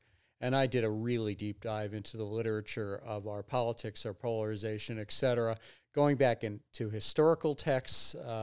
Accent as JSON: {"language": "English", "region": "New York", "country": "United States", "tie": "born or raised there", "also_born_or_lived": "Chicago / Michigan", "said": "Originally, I grew up in New York. Then I attended school in Williamstown, Massachusetts at Williams College."}